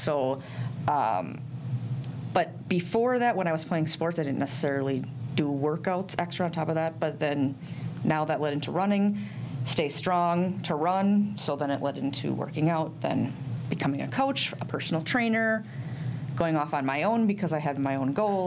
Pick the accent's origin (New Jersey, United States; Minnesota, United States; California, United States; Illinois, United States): Minnesota, United States; now in Wisconsin, United States; I'm originally from Minnesota. And then I met my husband, and we moved across the river to Wisconsin.